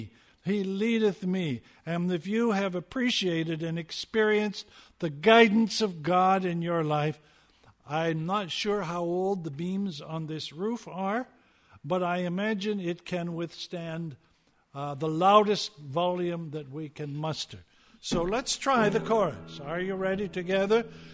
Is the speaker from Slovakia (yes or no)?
no; Vancouver, British Columbia, Canada; I grew up in South Vancouver, 43rd Avenue, right across from John Oliver High School. In fact, very close to Mountain View Cemetery.